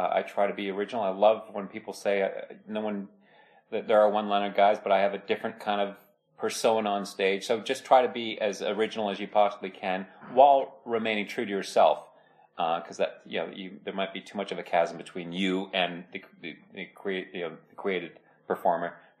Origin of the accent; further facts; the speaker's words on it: Toronto, Ontario, Canada; I'm from Toronto, Ontario, Canada.